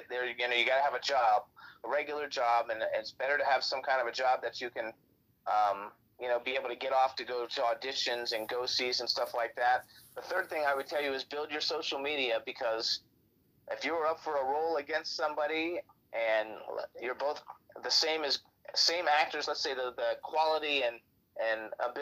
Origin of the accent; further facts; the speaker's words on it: Fort Lauderdale, Florida, United States; now in Palm Springs, United States; I grew up in Fort Lauderdale, Florida, which is like the one of the biggest gay communities, and now I live in Palm Springs